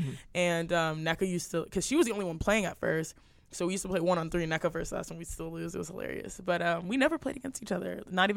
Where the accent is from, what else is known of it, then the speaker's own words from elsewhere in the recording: Nigeria; I'm Nigerian, so I'm tougher than Nigerian hair. I got some tough Nigerian.